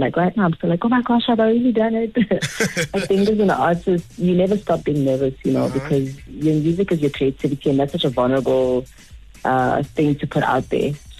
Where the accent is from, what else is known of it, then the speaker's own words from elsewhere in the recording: South Africa; So, you know, I'm proudly South African and I always try my best to grow and learn. And, you know, I'm learning some Tsonga, I'm learning some Venda.